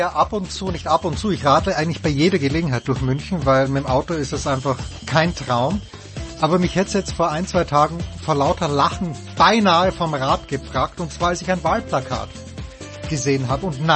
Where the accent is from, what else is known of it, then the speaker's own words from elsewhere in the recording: Austria; ich darf ja nicht wählen als Österreicher